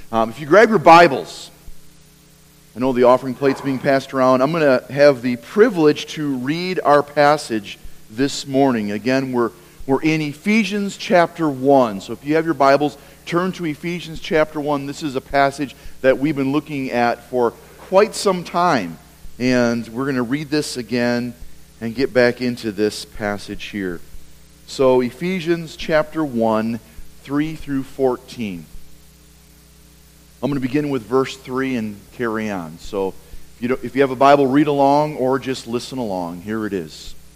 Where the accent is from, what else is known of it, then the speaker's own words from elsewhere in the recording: Appleton, Wisconsin, United States; the week after I was in my hometown Appleton area at Life Fest